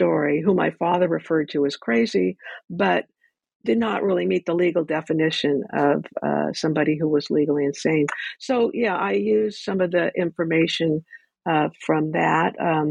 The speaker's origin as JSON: {"language": "English", "town": "Ventura", "region": "California", "country": "United States", "tie": "born or raised there", "said": "I grew up in Ventura, and somebody had brought up that case"}